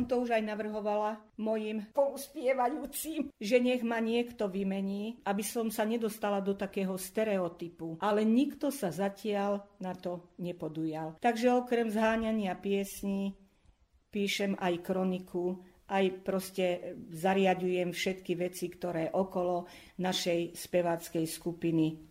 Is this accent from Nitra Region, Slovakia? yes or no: yes; Vráble, Nitra Region, Slovakia; Nie, len my sme len z Vrábel. Domáci